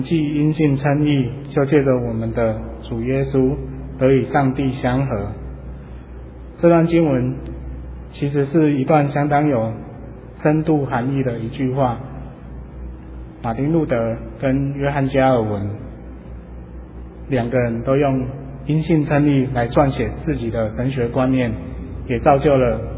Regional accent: Taiwan; 这就是我们台湾人常在讲的

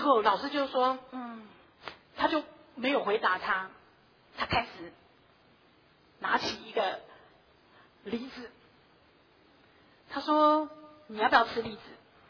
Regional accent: Taiwan; 我是一个台湾人，我应该是有民主意识，

